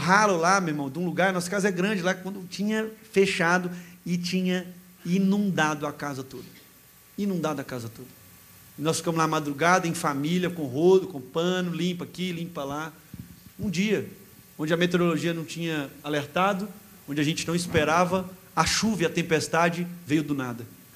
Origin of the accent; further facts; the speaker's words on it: Timóteo, Minas Gerais, Brazil; eu sou lá de Timóteo, para quem não sabe